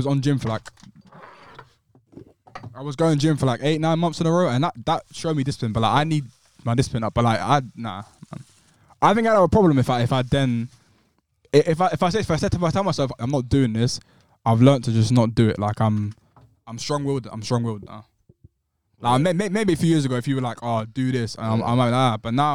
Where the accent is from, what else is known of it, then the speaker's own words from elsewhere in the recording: Somalia; Well, I'm from Somalia, where yeah. it's a great good country. I love Somalia, but there's poverty and stuff